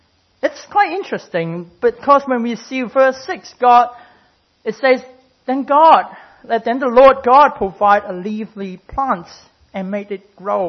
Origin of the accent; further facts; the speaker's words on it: Hong Kong; moved away as an adult; So I grew up in Hong Kong. So I lived there for 19 years before I moved here.